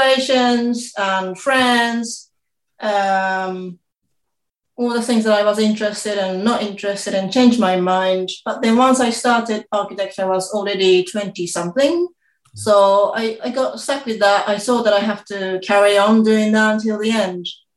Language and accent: English; Kanagawa, Japan; moved away as an adult; now in United Kingdom; I was born in Japan, Kanagawa, which is next to Tokyo. And I spent the first 20 years in Japan. I came to study in the UK.